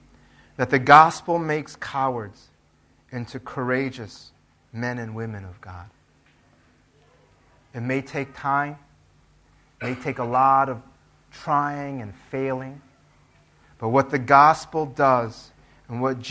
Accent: United States; My parents came from Korea, and they moved to the United States in the 1960s. I was born in the United States, but obviously, I don't look like Caucasian or anything. I grew up in two cultures, in Korean culture and in American culture.

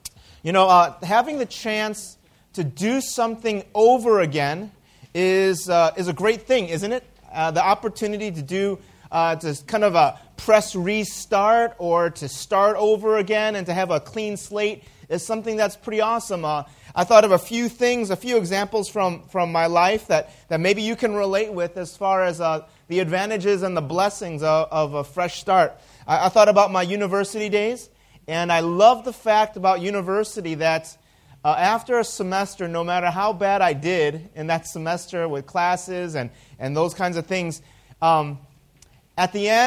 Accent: Chicago, Illinois, United States; I love all sports that are from the city of Chicago, which is my hometown.

